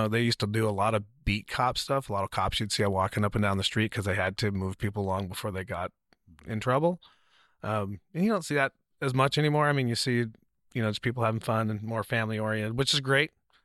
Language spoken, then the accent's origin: English; Seaside, Oregon, United States; also born or lived in El Paso; You know, I'm actually from Seaside, but I grew up in El Paso, Texas, Fort Bliss.